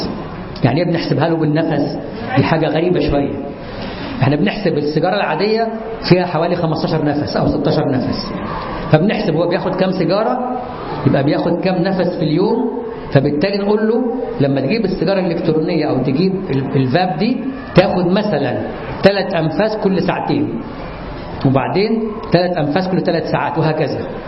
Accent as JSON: {"language": "Arabic", "region": "Upper Egypt", "country": "Egypt", "said": "وأنا أعرف ناس، أنا أصلا من الصعيد، كان هناك في بيوت الناس عندنا"}